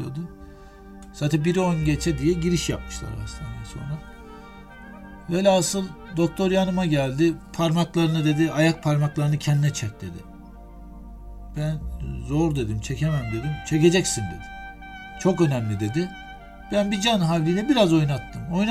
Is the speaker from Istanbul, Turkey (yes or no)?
no; Kahramankazan, Ankara, Turkey; annemin köyü Kazan. Ben Kahraman Kazanlıyım aynı zamanda. Babam Kırım göçmeni.